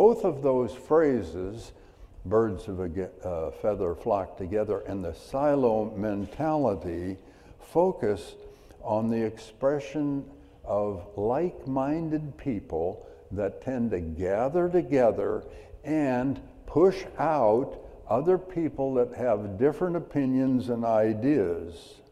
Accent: Milton Freewater, Oregon, United States; And I was born and raised in Oregon. Grew up in Milton Freewater, if you ever heard of that place. It's over near Pendleton and Hermiston.

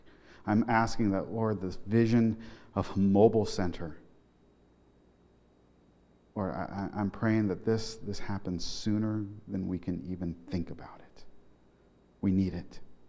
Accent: Portland, Oregon, United States; I grew up in Portland. We didn't have anything like that, nothing close to it.

